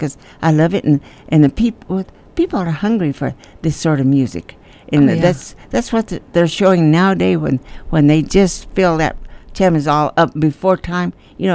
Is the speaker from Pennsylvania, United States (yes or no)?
no; Santa Rosa, New Mexico, United States; No. I grew up in Santa Rosa.